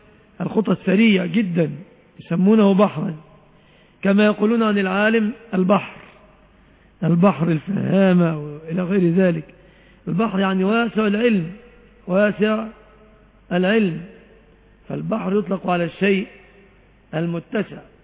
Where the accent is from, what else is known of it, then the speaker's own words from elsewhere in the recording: Egypt; في اصطلاحنا كمصريين